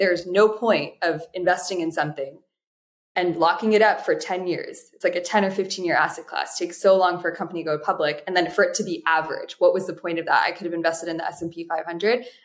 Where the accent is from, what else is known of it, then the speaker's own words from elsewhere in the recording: Florida, United States; I grew up in South Florida. Crocs were all the rage when I was a kid.